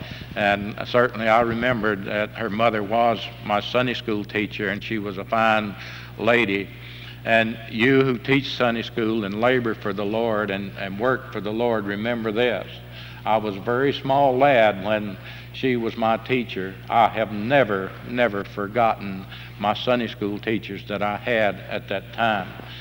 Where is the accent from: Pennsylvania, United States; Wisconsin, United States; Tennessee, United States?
Tennessee, United States; Lenoir City; I wanted to get them on tape that goes to my hometown in Lenore City.